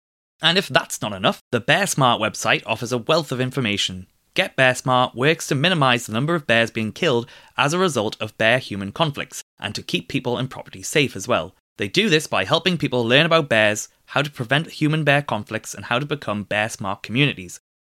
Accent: United Kingdom; hiking in bear country is a little different to hiking anywhere in the UK, my home country.

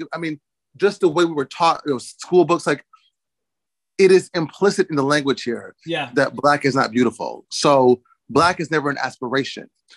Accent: United States; You know, I think growing up in America, anyone who's not white would have a negative

